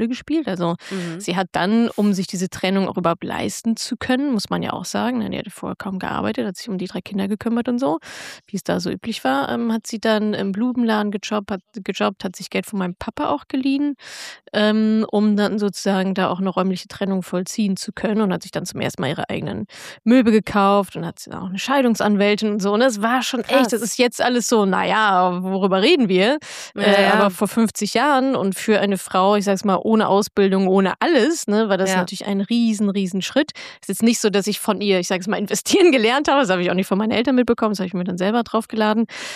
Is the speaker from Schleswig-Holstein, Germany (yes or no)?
no; Dortmund, North Rhine-Westphalia, Germany; Ich komme aus Dortmund.